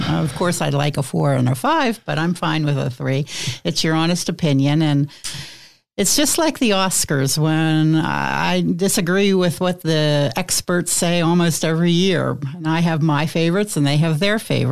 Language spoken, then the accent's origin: English; Pennsylvania, United States; Pennsylvania.